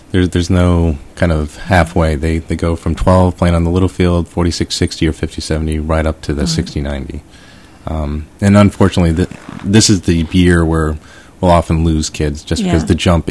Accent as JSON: {"language": "English", "town": "Boston", "region": "Massachusetts", "country": "United States", "said": "I'm from Boston, where all things baseball are..."}